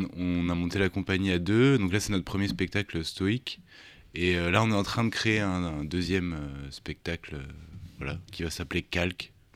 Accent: Lyon, Auvergne-Rhône-Alpes, France; Moi, je venais de Lyon, enfin, je suis né à Lyon.

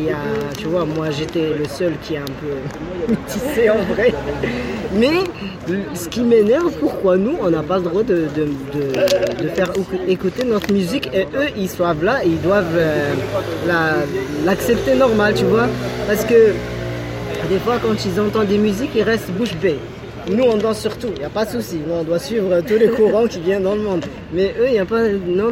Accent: Morocco; now in France; je suis marocain d'origine, je vis en ce moment en France, pas beaucoup de temps mais quand même.

